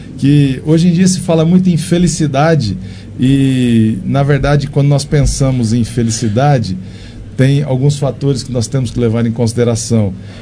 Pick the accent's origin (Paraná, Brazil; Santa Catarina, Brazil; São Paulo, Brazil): São Paulo, Brazil; Jaboticabal; Eu sou de Jaboticabal, mas pastoreio aqui em Monte Alto.